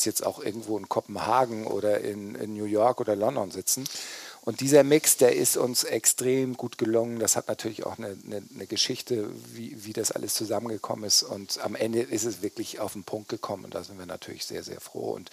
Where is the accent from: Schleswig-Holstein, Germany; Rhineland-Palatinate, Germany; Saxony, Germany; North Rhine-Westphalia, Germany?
Schleswig-Holstein, Germany; Kiel; born there; Ja, also ich bin tatsächlich in Kiel geboren. Meine Eltern kommen aus Flensburg und da ist die Grenze ja nicht so weit, wie man weiß.